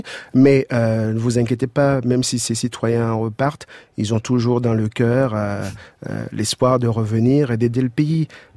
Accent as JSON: {"language": "French", "country": "Haiti", "lives_now": "France", "said": "Je suis français. Je suis français par le mariage. Et en Haïti, on a décidé que je ne suis plus haïtien."}